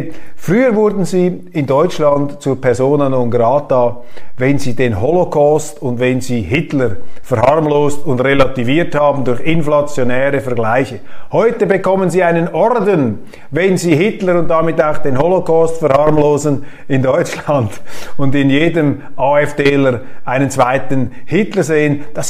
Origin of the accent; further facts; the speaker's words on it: Switzerland; Das kann ich natürlich nicht machen als Schweizer.